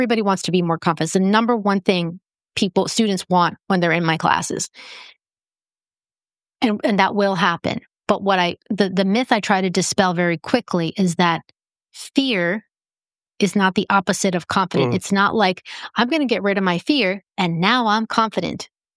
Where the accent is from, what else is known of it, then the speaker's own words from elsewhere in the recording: New Jersey, United States; also born or lived in Costa Rica; now in Pennsylvania, United States; Okay, well, I was raised in New Jersey. Now I live in Pennsylvania, so the East Coast of the United States.